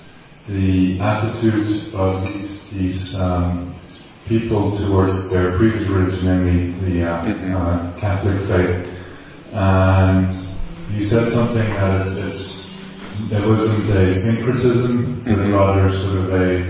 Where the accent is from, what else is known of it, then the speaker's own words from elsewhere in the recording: Belgium; I'm thinking of Belgium, my home country